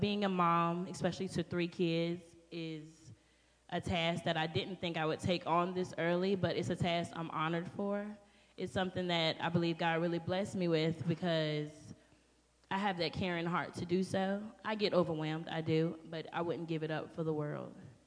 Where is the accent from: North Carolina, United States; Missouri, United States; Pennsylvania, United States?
North Carolina, United States; Hurstville; But I was raised here, and I was raised in Hurstville, North Carolina.